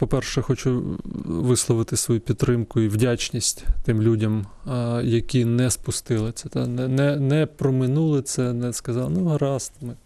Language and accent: Ukrainian; Zaporizhzhia, Zaporizhzhia Oblast, Ukraine; Я сам з Запоріжжя